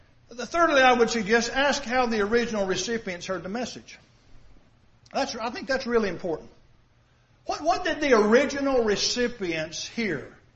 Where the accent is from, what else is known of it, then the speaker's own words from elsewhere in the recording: Ball Knob, Arkansas, United States; I was raised in Ball Knob, Arkansas. It's kind of hard to think Jewish coming from Ball Knob.